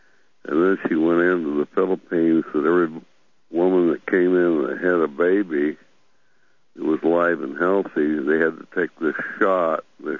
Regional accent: England, United Kingdom; Yeah, I'm English

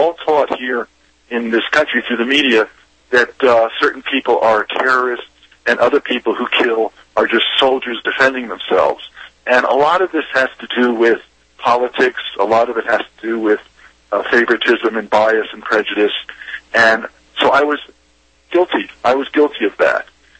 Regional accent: East Coast, United States; My background is I was brought up on the East Coast. I was born in 1948, just a few years after the Holocaust. I'm Jewish.

